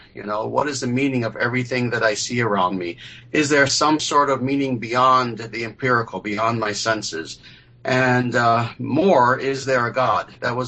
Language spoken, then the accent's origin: English; New York City, New York, United States; For myself, I was actually born and raised in New York City. I lived there for the first 24 years or so of my life. I'm a European-American of Italian and Spanish heritage.